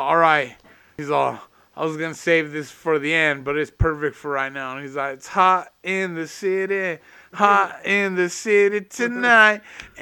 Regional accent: Denver, Colorado, United States; And I'm from Denver. I never been to Hawaii, dog.

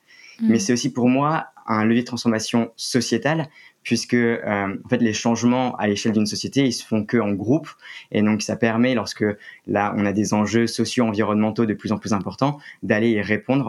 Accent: Lille, Hauts-de-France, France; moi, j'ai grandi à Lille. Je commence toujours par ça parce que j'en suis plutôt fier.

